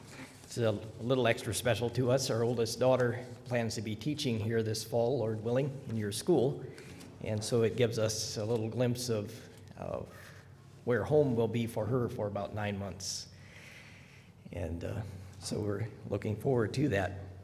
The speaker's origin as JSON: {"language": "English", "region": "Wisconsin", "country": "United States", "tie": "born or raised there", "also_born_or_lived": "Alaska", "said": "In Alaska, we had a cabinet shop. My dad had a cabinet shop as I grew up in Wisconsin."}